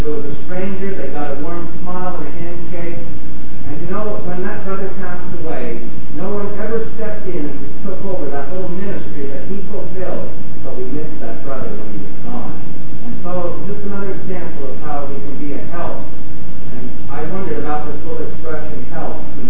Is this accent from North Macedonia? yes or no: no; Smiths Falls, Ontario, Canada; But all the years I was growing up in Smith Falls, he never took part.